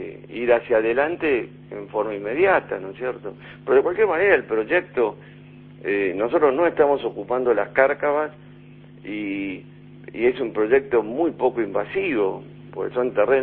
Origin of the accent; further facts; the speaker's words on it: Argentina; yo soy argentino, o sea, no soy uruguayo, o sea, que estoy hablando un poco como extranjero, pero en mi país es un poco así.